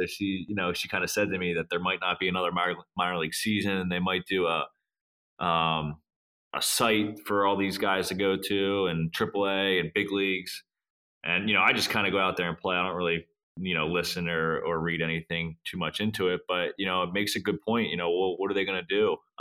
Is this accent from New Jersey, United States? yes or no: yes; New Jersey, United States; because he knew I'm from New Jersey.